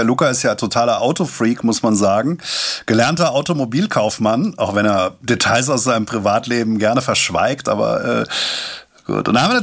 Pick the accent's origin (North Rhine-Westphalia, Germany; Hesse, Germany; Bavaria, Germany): Hesse, Germany; Langen; in meiner Heimatstadt Langen.